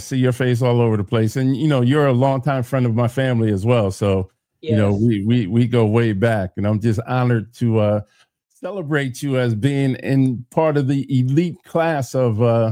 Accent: New Haven, Connecticut, United States; because I was born and raised here in New Haven

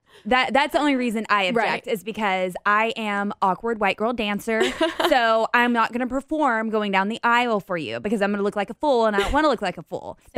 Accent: Georgia, United States; I'm from Georgia. I can get out without any shoes.

